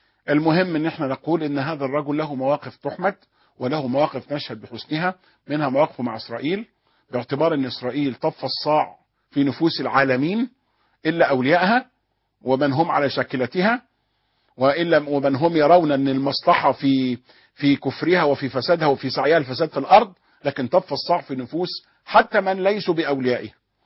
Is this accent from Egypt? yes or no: yes; Egypt